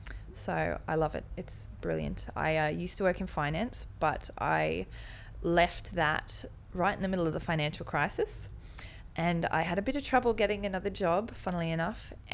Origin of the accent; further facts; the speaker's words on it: Queensland, Australia; moved away as an adult; also born or lived in Ireland; now in United Kingdom; I'm 27 and I'm from Queensland in Australia.